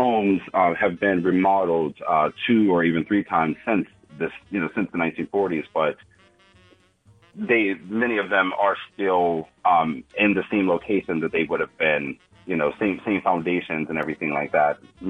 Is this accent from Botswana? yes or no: no; Pittsburgh, Pennsylvania, United States; although I grew up in Glen Hazel from the early 1980s.